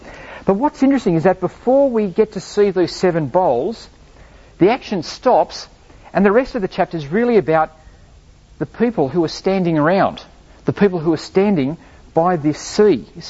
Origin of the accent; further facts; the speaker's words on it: New South Wales, Australia; I'm from New South Wales, got four goal posts.